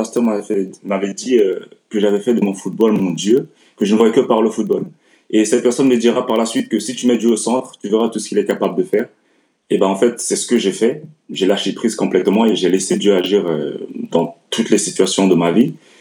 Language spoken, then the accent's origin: French; Lyon, Auvergne-Rhône-Alpes, France; Mes débuts de carrière, je les ai faits à Lyon, parce que je suis originaire de Lyon de base.